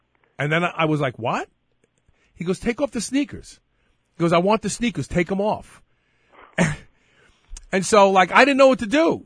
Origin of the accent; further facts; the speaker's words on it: Brooklyn, New York, United States; for me, growing up in Brooklyn, when I grew up in Brooklyn, my father used to refer to me as a puppy